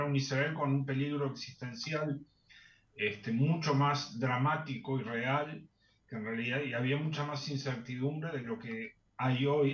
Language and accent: Spanish; Uruguay; a nosotros, como sudamericanos, como uruguayos, nos cuesta mucho ver